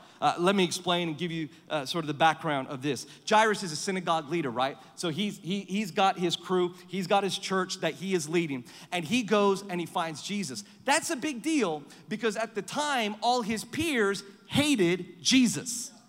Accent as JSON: {"language": "English", "town": "Perth", "region": "Western Australia", "country": "Australia", "accent": "American"}